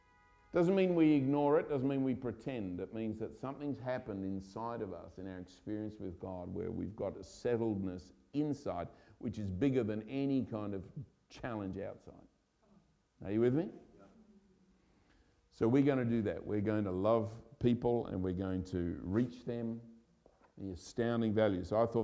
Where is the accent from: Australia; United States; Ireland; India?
Australia; I'm Australian.